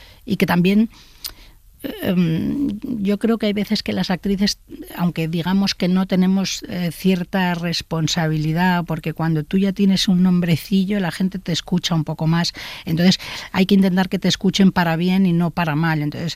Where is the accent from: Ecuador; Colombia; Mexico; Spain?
Spain; Gavà, Catalonia; la gente tampoco me asocia que soy catalana